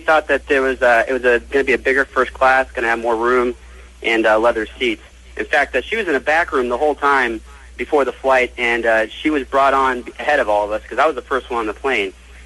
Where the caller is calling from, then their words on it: Orlando, Florida, United States; I am calling live from Orlando, Florida. That's correct.